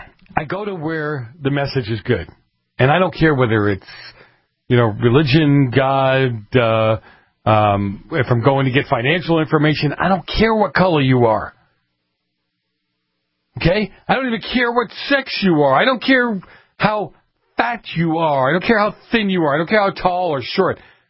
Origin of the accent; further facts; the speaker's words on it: Boston, Massachusetts, United States; Now, part of that was the way I grew up in Boston. I was an Italian, came from an Italian